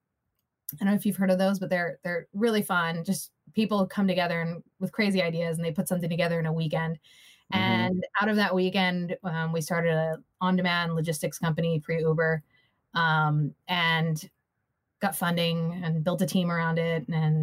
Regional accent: California, United States; So I'm originally from SoCal, actually. And I got into the startup scene when I was fresh out of college, moved to Chicago, founded my own startup there.

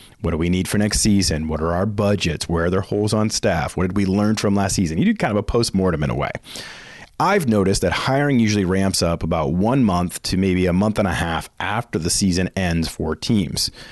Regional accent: Boston, Massachusetts, United States; now in Philadelphia, United States; As you likely know, I live outside of Philly, but I'm from Boston, so last year's Super Bowl was particularly tough on me.

